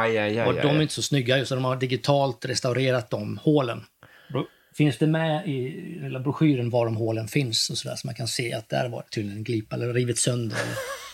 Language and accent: Swedish; Västra Götaland County, Sweden; Ja, alltså jag hade sån tur så att jag växte upp då i Västergötland ute på en bondgård.